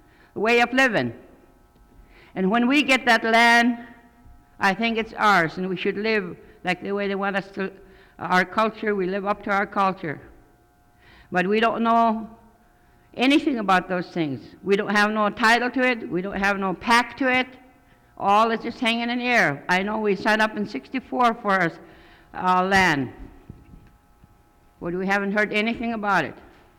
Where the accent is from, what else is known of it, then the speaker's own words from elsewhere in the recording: Fairbanks, Alaska, United States; I'm a stockholder from Fairbanks area, and I also have land of 160 acres.